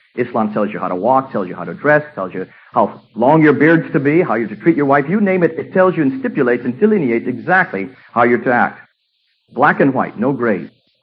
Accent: India; As you can tell, I do not have an English accent. I'm actually an American who grew up in India, and my parents are missionaries from India, my grandparents, so I go back three generations.

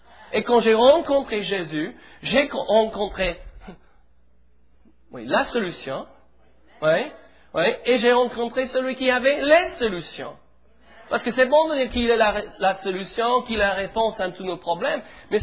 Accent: England, United Kingdom; French is a second language

